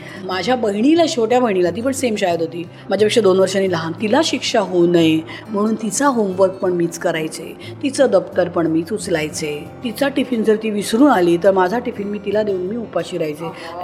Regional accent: Maharashtra, India; म्हणजे मला खूप अभिमान आहे की मी मराठी आहे, मला मराठी येतं, हिंदी येतं आणि इंग्लिश येतं.

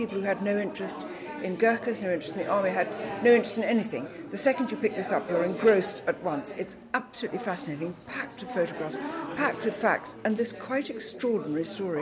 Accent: Hong Kong; also born or lived in India / Malaya; I was born in India and brought up in Hong Kong and Malaya, as it was then.

